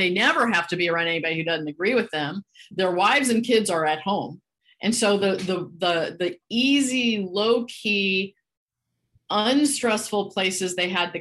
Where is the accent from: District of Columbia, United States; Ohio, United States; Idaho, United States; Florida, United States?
District of Columbia, United States; Washington; And I grew up in Washington, DC area.